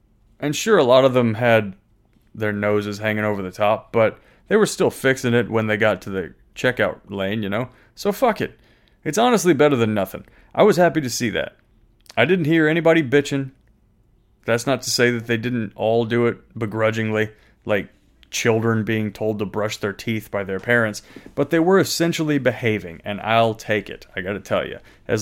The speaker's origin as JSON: {"language": "English", "country": "United States", "said": "I'm going to wear it because I am an American. And I'm proud to be."}